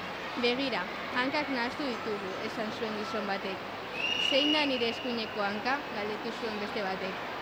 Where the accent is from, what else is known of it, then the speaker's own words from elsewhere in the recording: Barakaldo, Basque Country, Spain; Nik ere Barakaldokoa naiz, Paulesen ikasten dut, eta 14 urte ditu.